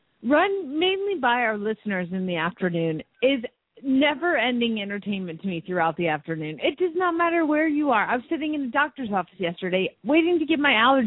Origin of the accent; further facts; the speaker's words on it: Phoenix, Arizona, United States; from Phoenix, Arizona